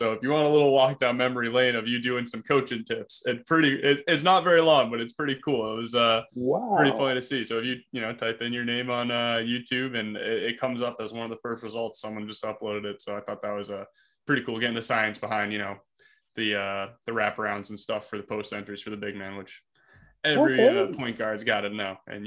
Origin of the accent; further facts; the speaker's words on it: Massachusetts, United States; So then you ended up on the my hometown Celtics the next year.